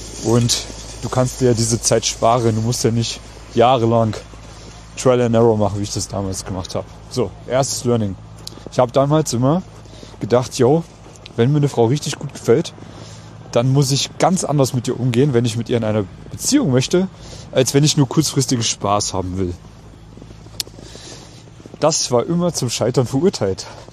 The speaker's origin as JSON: {"language": "German", "country": "Germany", "moved": "as an adult", "lives_now": "Vienna, Austria", "said": "Ich bin damals in Deutschland, meiner Heimat, von meiner ersten großen Liebe verlassen und betrogen worden und habe mich dann eben aufgemacht in die große, weite Welt hier nach Wien"}